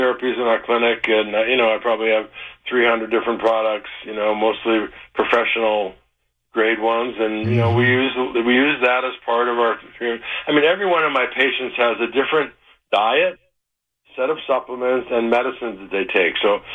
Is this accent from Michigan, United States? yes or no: yes; Detroit, Michigan, United States; moved away as an adult; also born or lived in Ann Arbor / Berkeley; I was born in Detroit, yeah. Went to Mumford High School. Then I went to Ann Arbor.